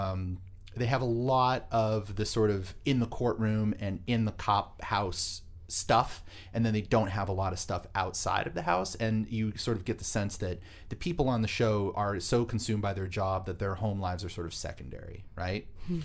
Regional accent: Boston, Massachusetts, United States; born there; I was born in Boston. My whole family's from Boston. I like shows that are from Boston.

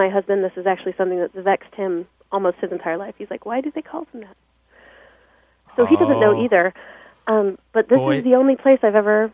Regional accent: Peoria, Illinois, United States; I'm originally from Illinois.

